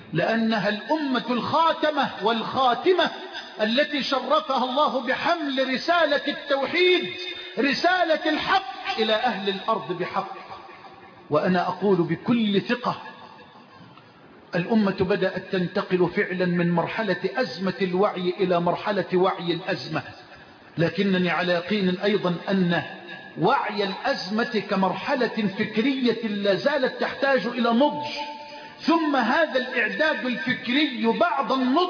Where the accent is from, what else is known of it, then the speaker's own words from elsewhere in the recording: Egypt; اللهم اجعل بلدنا مصر أمنا أمانا